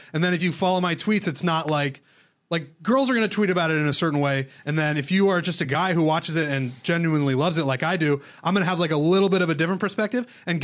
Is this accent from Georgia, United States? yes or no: no; Iowa, United States; I'm from Iowa, and I was working